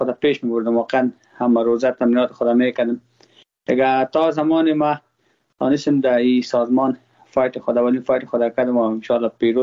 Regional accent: Afghanistan; ما خود ما افغان هستم.

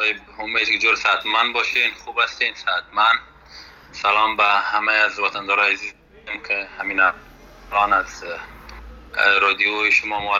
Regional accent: Afghanistan; من به خودم به حیث یک جوان افغانی که از افغانستان آمدم مده ایجا به خاطر مسابق

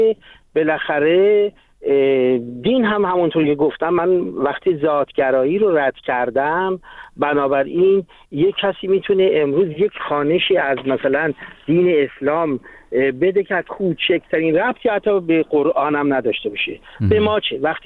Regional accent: Iran; born there; همه هم ما تو ایران به دنیا اومدیم

